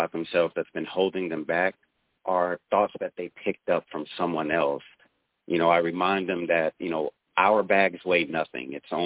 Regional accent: Oakland, California, United States; so I was born in Oakland, California in 1984, and that was at a time where that area was essentially an urban war zone.

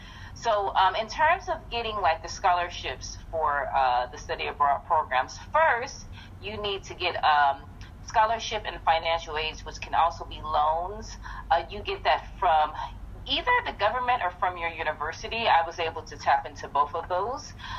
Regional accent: Ohio, United States; Now, I'm from Ohio, so we have a program called Upward Bound, which I've been a part of since I was 16.

